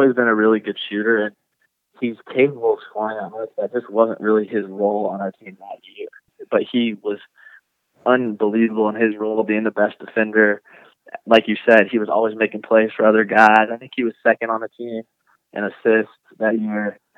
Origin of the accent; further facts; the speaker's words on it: Kansas, United States; who obviously is from, we're from Kansas, and I don't think Ben got enough love coming out of high school